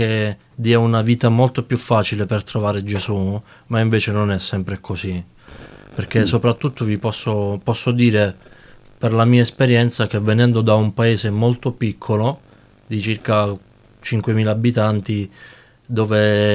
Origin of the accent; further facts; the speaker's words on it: Apulia, Italy; Sono di Schitella, della provincia di Foggia, un paesino nel Gargano Nord, quindi bel mare, bel sole